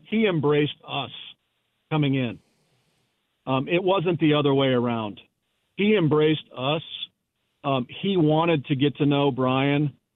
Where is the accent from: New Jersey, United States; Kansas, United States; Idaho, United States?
Kansas, United States; Manhattan; growing up in Manhattan, in the time period that I did, there were two iconic figures. Because we grew up Wildcats, we didn't recognize the iconic figures in Lawrence.